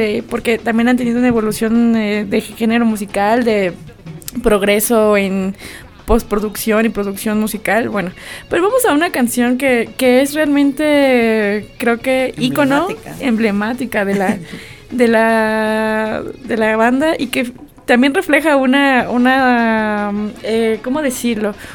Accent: Mexico; Es porque somos mexicanos, ¿verdad?

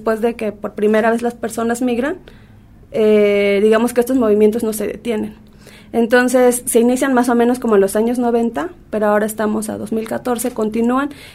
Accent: Tatahuicapa, Veracruz, Mexico; yo soy de una comunidad de Veracruz, se llama Tatahuicapa, y que está más o menos como a 9 horas del Distrito Federal

